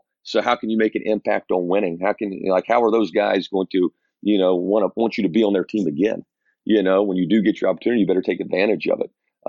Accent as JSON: {"language": "English", "town": "Charleston", "region": "West Virginia", "country": "United States", "tie": "born or raised there", "lives_now": "Massachusetts, United States", "said": "I grew up right outside Charleston, West Virginia, which is the capital of the state."}